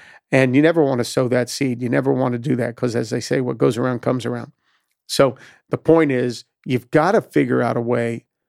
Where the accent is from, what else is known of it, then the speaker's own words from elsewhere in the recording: Miami, Florida, United States; it's because I'm from Miami and all of y'all are Southern.